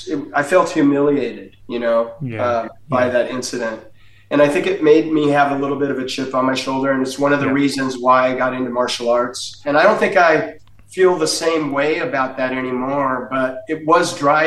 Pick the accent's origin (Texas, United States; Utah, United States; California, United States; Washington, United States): Washington, United States; Seattle; I grew up in Seattle, which didn't really get bullied there